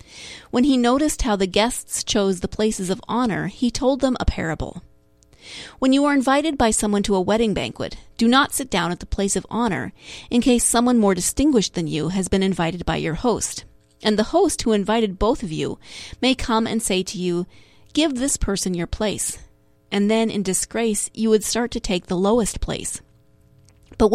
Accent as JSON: {"language": "English", "region": "Montana", "country": "United States", "tie": "born or raised there", "said": "It actually, I grew up in a small town in Montana, and the county fair is held in my hometown every year."}